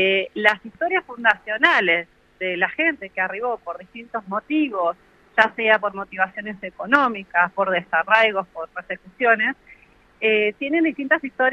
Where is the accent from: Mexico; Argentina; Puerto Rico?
Argentina; Comodoro Rivadavia, Chubut; born there; now in Puerto Madryn, Argentina; Yo soy nacida en Comodoro Rivadavia y soy investigadora de CONICET en Puerto Madryn